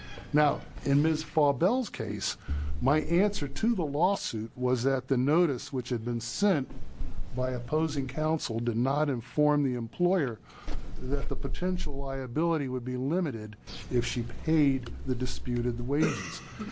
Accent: Coos Bay, Oregon, United States; I'm an attorney from Coos Bay

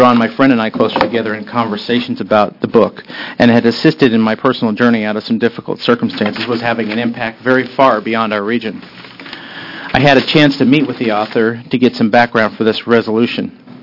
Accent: Oregon, United States; the clerk saw from my driver's license that I was from Oregon

